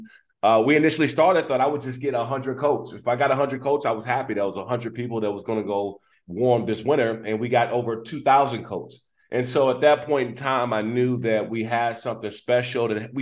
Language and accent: English; Maryland, United States; Yeah, well, I grew up there in the Prince George's County area, and, we were left homeless because we lost our home during the fire.